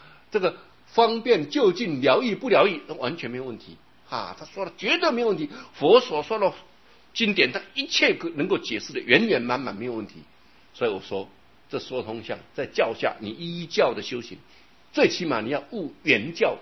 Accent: Taiwan; 我们台湾人真的很有钱的

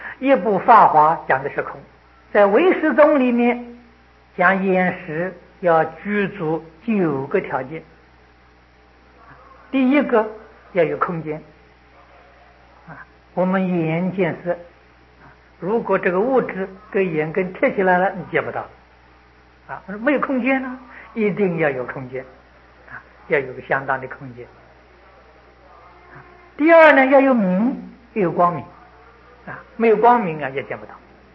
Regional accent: China; 它这个经的名字我们中国人晓得了

